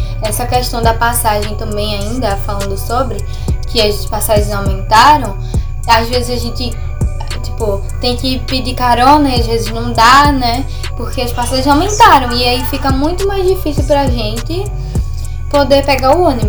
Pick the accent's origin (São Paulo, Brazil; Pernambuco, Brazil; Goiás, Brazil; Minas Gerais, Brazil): Pernambuco, Brazil; Recife; eu tenho 15 anos, sou da comunidade do Recife